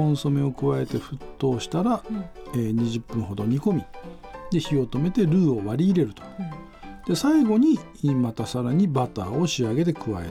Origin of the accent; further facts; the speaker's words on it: Yamagata, Japan; これ自分の田舎 山形県の最上地方なんで、最上って聞くとついね